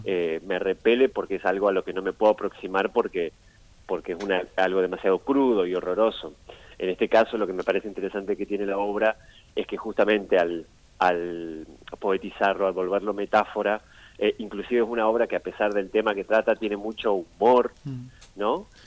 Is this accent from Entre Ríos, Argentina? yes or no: yes; Gualeguay, Entre Ríos, Argentina; Nosotros somos de Gualeguay, Entre sí. Ríos.